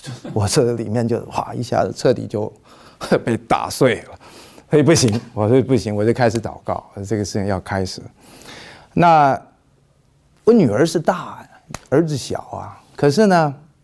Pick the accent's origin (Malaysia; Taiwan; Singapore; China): China; now in Texas, United States; 反正我们中国人有的时候会太害怕小孩